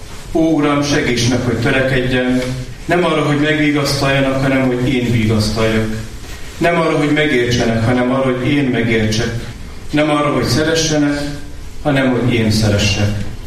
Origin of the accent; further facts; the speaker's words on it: Borsod-Abaúj-Zemplén, Hungary; Magyarországról jöttünk, Magyarországon is egy olyan helyről, ami közel van Szent Erzsébet születési helyéhez, Sárospatakhoz